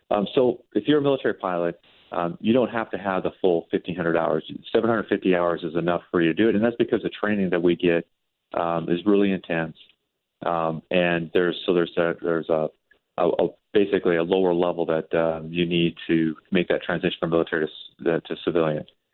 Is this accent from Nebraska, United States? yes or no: no; Montana, United States; given the fact that, you know, I grew up in Montana, a small, and, you know, Billings was my airline or my the place I wanted to fly out of.